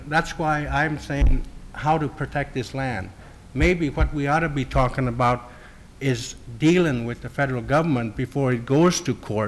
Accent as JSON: {"language": "English", "town": "Georgetown", "region": "Alaska", "country": "United States", "said": "I'm from Georgetown, a little village of 35 people."}